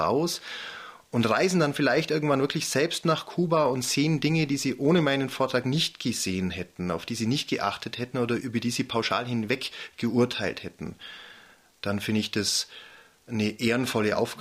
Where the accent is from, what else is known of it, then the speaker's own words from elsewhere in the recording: Germany; als Deutscher kommt man ja nahezu in jedes Land rein, darf einreisen, hat selten mal eine Grenze, die nicht zu überwinden ist.